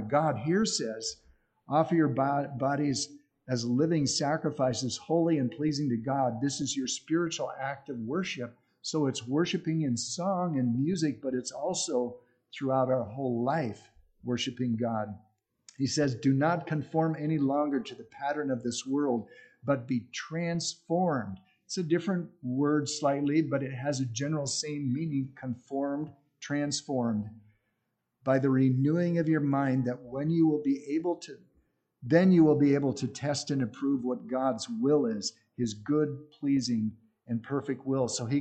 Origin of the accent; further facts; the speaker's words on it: Oregon, United States; well, I'm originally from Southern Oregon and my wife's from St. Paul, Minnesota, but all of our parents have passed away.